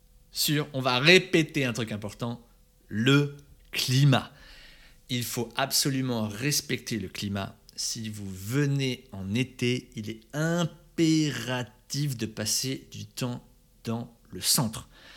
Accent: France; je sais, ça paraît bizarre encore une fois en tant que Français avec notre mentalité, mais ça existe en Asie.

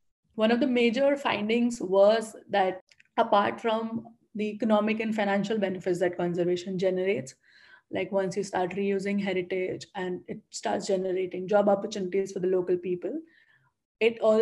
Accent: Delhi, India; growing up in Delhi, Delhi is a historic city and we have a lot of heritage, and it's almost 1,000 years old heritage.

